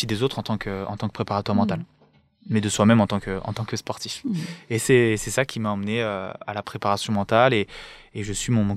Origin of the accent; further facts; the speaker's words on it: Lyon, Auvergne-Rhône-Alpes, France; parce que je suis originaire de Lyon, moi